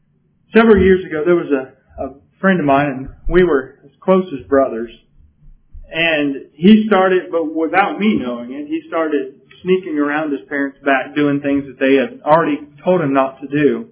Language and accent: English; California, United States; growing up in California, from time to time we'd have police chases.